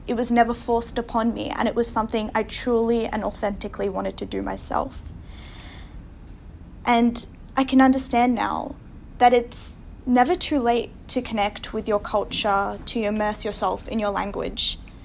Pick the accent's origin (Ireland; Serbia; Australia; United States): Australia; Melbourne, Victoria; also born or lived in Thailand; I've actually lived in Melbourne since the age of 2.5, and I was born in Thailand. I lived in South Africa for like 6 or 8 months. So I've actually never really lived in India